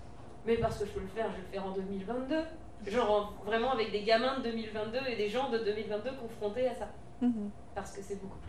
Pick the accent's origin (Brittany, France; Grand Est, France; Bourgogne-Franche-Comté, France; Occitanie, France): Brittany, France; j'ai envie de parler de mon pays, parce que je suis bretonne